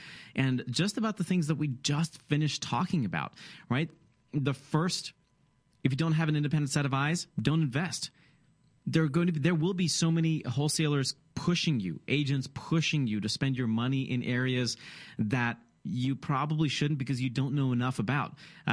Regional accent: Michigan, United States; I'm a huge fan of the Midwest. I was born and raised in Michigan. I love the Midwest.

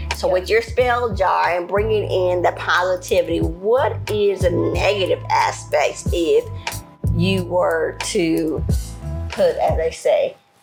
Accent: Baton Rouge, Louisiana, United States; I'm from Baton Rouge, Louisiana, baby. I'm hoodoo through and through.

